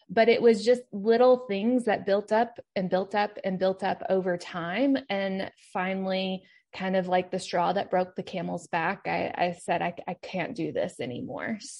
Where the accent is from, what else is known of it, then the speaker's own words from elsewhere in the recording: Kentucky, United States; which, side note, I am from Kentucky, even though that's not where I live now.